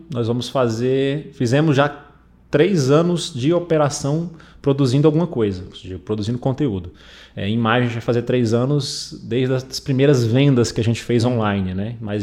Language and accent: Portuguese; Brasília, Federal District, Brazil; born there; Como você já me apresentou. Sou nascido em Brasília aqui, mais especificamente em Ceilândia, uma região de cidade satélite aqui, inclusive considerada uma região violenta.